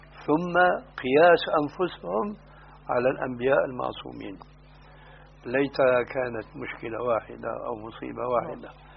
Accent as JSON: {"language": "Arabic", "town": "Damascus", "region": "Damascus Governorate", "country": "Syria", "said": "وهناك عندنا في دمشق، انا بقول له"}